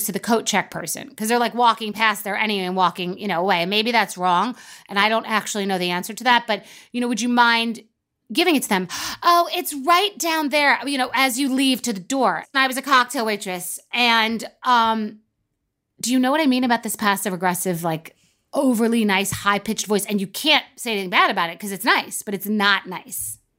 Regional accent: New York, United States; I was aware of you because I'm from New York

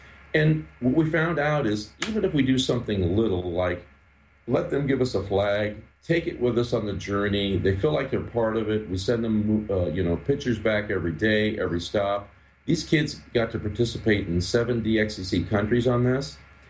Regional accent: Fontana, California, United States; I started off with my hometown. I don't know, most people don't know that Fontana, California is my hometown.

